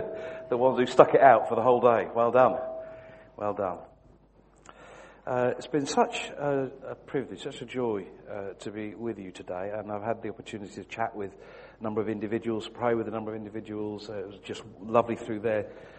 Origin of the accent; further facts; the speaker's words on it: Wigan, North West England, United Kingdom; born there; So I was born in Wigan, not very far away from here, and I was brought up to go to church in a place called Ince.